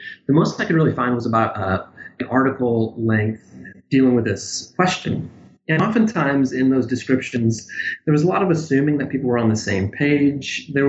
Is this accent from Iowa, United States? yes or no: yes; Pella, Iowa, United States; So I grew up in Iowa, a little town called Pella. They make windows there, if you've ever heard of Pella windows.